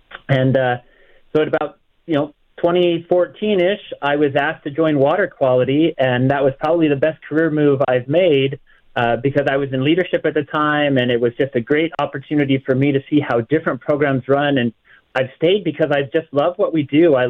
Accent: Phoenix, Arizona, United States; I am a native to West Phoenix. In fact, about 12 years ago, I bought the house next door to where I grew up. So I'm in the city of Avondale.

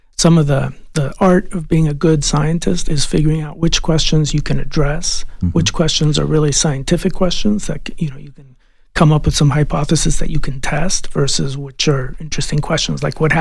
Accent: Los Angeles, California, United States; And yeah, I grew up in Los Angeles, so I could see 5 stars.

